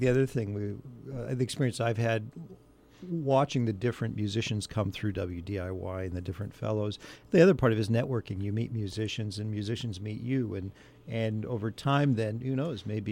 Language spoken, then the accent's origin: English; Omaha, Nebraska, United States; I mean, I grew up in the Midwest. Yeah. Omaha